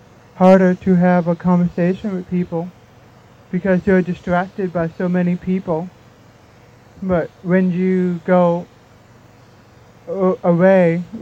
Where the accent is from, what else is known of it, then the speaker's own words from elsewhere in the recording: New York, United States; now in London, United Kingdom; You know, I'm originally from New York, and people ask me, why did you move to London?